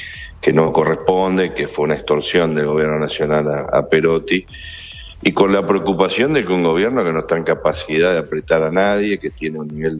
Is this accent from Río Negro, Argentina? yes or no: no; Santa Fe, Argentina; no teníamos por qué financiar la AFIP como santafesino o el Estado santafesino